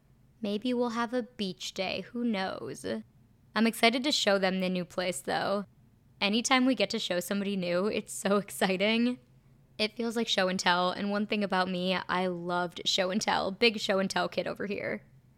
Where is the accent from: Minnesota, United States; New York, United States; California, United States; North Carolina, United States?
Minnesota, United States; But same with Minnesota. I love my hometown.